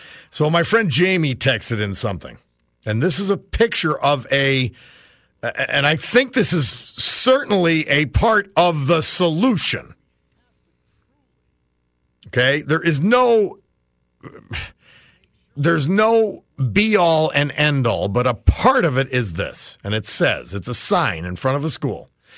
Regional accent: Jessup, Pennsylvania, United States; We're Slovaks from Jessup

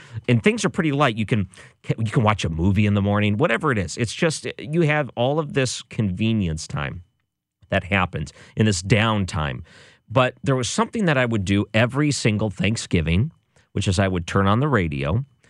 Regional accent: Detroit, Michigan, United States; one of my own personal traditions growing up in Detroit, was waking up when my parents were already up.

